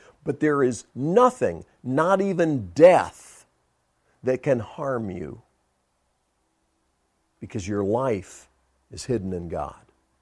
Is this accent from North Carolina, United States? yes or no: yes; Montreat, North Carolina, United States; What if I told you that I'm from Montreat, North Carolina," which is where I was from at that time.